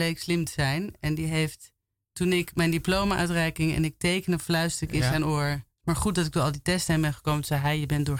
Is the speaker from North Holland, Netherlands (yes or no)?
yes; Amsterdam, North Holland, Netherlands; Amsterdam.